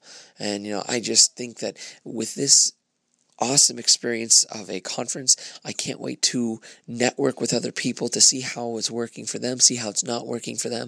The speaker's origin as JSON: {"language": "English", "town": "Erie", "region": "Pennsylvania", "country": "United States", "said": "For those of you who do not know me … from Erie, Pennsylvania."}